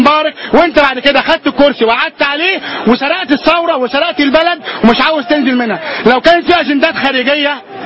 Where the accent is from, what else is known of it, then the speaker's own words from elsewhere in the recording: Egypt; ان احنا كمصريين وكشباب ثوري